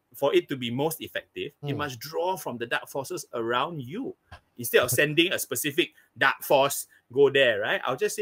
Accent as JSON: {"language": "English", "country": "Singapore", "tie": "born or raised there", "said": "To be very frank, growing up in Singapore, in Asia in general, you know, I think, you know, to be cursed is a lot more rational than mental health."}